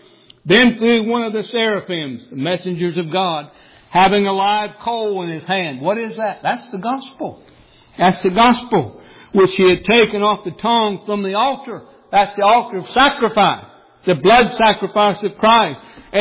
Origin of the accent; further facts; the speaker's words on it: Rocky Mountains, United States; Out where I grew up in the Rocky Mountains, we were out in the mountains camping all the time.